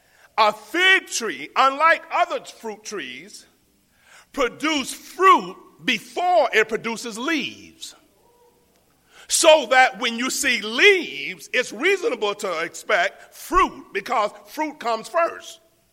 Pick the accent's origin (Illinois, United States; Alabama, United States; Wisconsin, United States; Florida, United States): Florida, United States; For example, I grew up in Florida, and I never heard an orange struggling to produce a fruit.